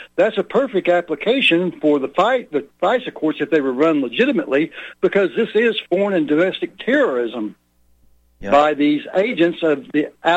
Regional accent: Oklahoma, United States; And I loved Alfalfa Bill Murray from Oklahoma, my home state.

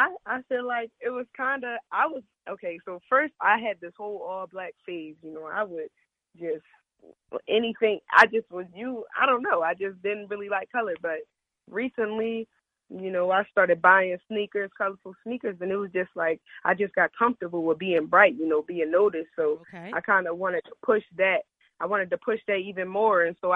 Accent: Philadelphia, Pennsylvania, United States; Yeah, I definitely want to say that Philadelphia influenced me.

